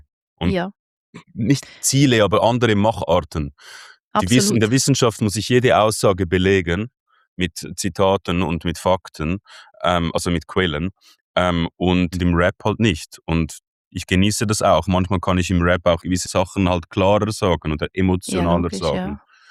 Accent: Switzerland; accent: Swiss German; first language Swiss German; es ist ein sehr schweizerischer Name. Schweizerdeutsch ist meine Muttersprache. Ich bin in gut situierte Verhältnisse reingeboren, in eine sehr schweizerische Familie

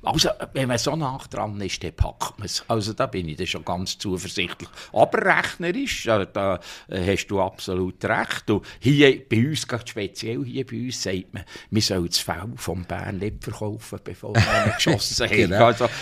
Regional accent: Bern, Switzerland; Ich bin kein typischer Berner.

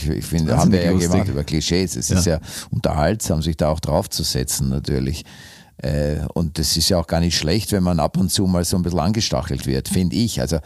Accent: Austria; Trotzdem habe ich mich immer, egal wo ich war, als Österreicher gefühlt

